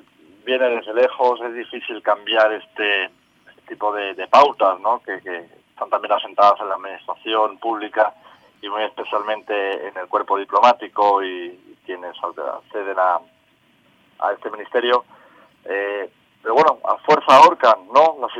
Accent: Spain; produce un sonrojo como español, simplemente como ciudadano español

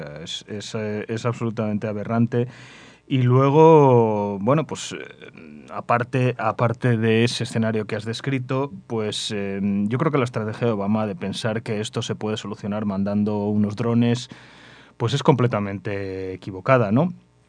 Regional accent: Spain; vamos a hacerlo porque somos españoles.

